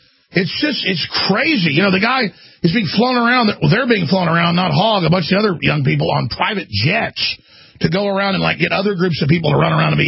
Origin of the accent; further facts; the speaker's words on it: Dallas, Texas, United States; born there; I was born in Dallas, with a lot of family from here, and I've been here since high school